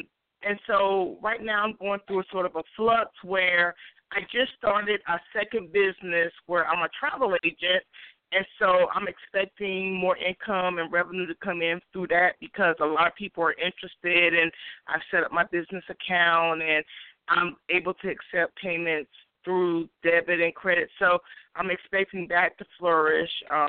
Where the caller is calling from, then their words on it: Atlanta, Georgia, United States; I'm calling from Atlanta, Georgia.